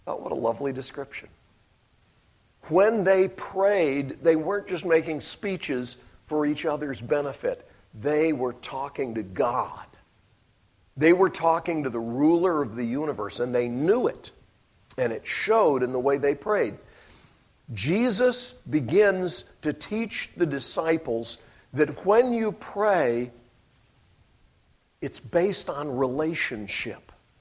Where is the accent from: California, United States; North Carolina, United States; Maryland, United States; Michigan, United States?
North Carolina, United States; Montreat; the church where I grew up in Montreat, North Carolina